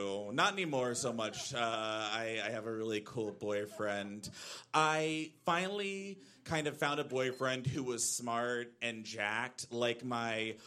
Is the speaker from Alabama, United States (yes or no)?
no; Texas, United States; now in Brooklyn, United States; I had a traditional upbringing, though. I grew up in Central Texas.